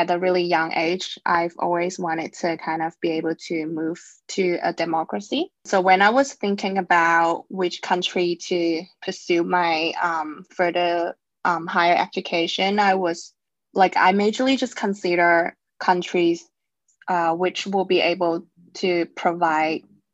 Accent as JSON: {"language": "English", "country": "China", "second_language": "English", "said": "I'm originally from China and I am personally not really happy about how things works in China"}